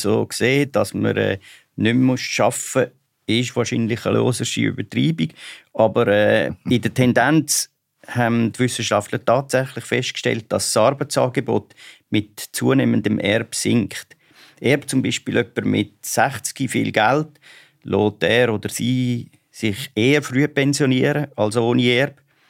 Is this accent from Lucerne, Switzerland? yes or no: no; Uznach, St. Gallen, Switzerland; Der hat in Uznach gewohnt. Das ist das gleiche Dorf, wo ich aufgewachsen bin.